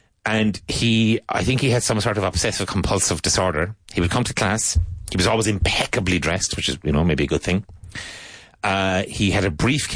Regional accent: Ireland; Where are you from? I said, we're Irish.

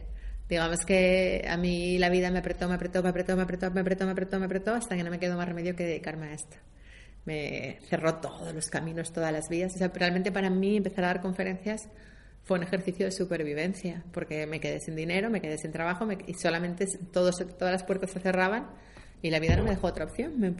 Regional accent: Asturias, Spain; Si le tengo que poner etiquetas, pues soy asturiana, soy coach, soy conferenciante, soy escritora.

